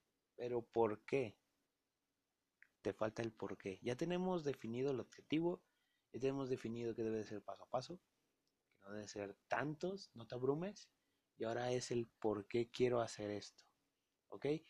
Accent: Jalisco, Mexico; de parte de México, de Jalisco, de donde soy yo

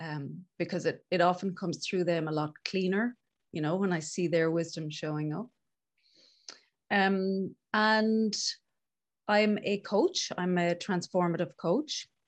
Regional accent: Galway, Connacht, Ireland; I'm from Galway in the west of Ireland. I am a single mom of two teenagers

